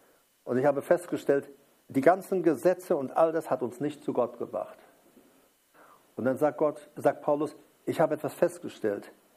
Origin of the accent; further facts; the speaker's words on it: Paraguay; Und ich bin ja aufgewachsen in Südamerika, in Paraguay, in einer Kolonie. Das waren Mennoniten, das waren aber nicht die Strengen bei uns. Bei uns, das waren so, man nennt die so die Weltlicheren.